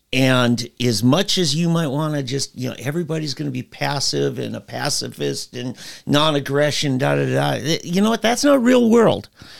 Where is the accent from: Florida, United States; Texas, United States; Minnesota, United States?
Minnesota, United States; You know, growing up in Minnesota, we learned about, you know, the Indian tribes that were there.